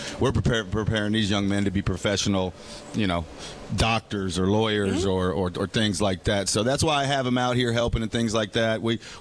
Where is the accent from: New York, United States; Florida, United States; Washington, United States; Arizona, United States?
Florida, United States; also born or lived in Georgia; I'm originally from Florida.